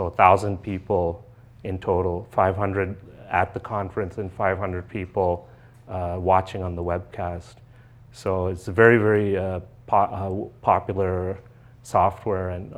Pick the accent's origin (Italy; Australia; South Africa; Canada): Canada; now in United States; I'm from the US, so. I'm originally from Canada, so I can make those jokes.